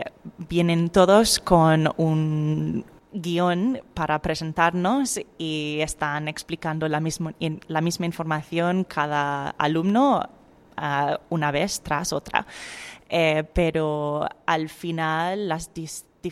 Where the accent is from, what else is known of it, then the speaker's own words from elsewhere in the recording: Brisbane, Queensland, Australia; Spanish is a second language; Sí, soy de Brisbane.